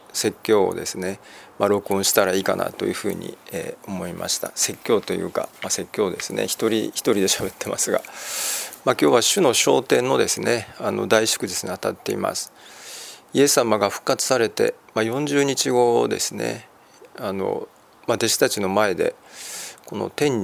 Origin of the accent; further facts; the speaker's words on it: Kobe, Hyogo, Japan; now in Tokyo, Japan; 私自身は神戸出身なので、東京で働いていると、どこか、アウェーっていう感じがあってですね、やっぱ関西の方がホームグラウンドという感じが、あるんですが、ただ自分が生まれ育ったアパートというか公団住宅ですが、壊されちゃってですね、